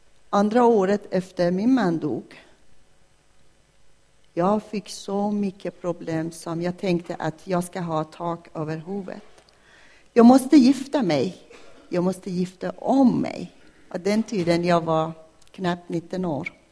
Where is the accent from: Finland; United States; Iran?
Iran; jag kommer från Iran, från en traditionell familj, en muslims familj.